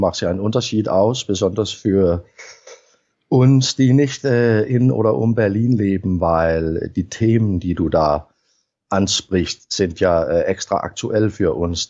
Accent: Hundested, Capital Region of Denmark, Denmark; also born or lived in Rødovre; Ich wurde in Rødovre, auf Deutsch Rødovre på dansk, geboren. So ein westlicher Vorort von Kopenhagen. Mhm. Und sind da meine ersten 4 Jahre aufgewachsen und dann nach dem armen Nordseeland gezogen, Hundestedt, so eine Fischerstadt.

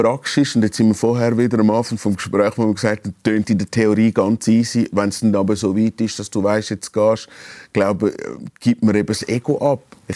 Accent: Switzerland; ich bin ein Seebub, ich bin am See aufgewachsen.

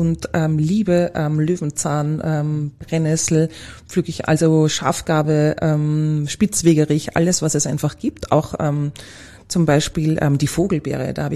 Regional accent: Vienna, Austria

